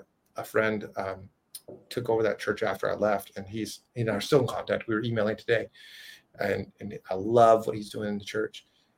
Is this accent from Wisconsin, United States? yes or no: no; Washington, United States; I will return to my home state in Washington after being in California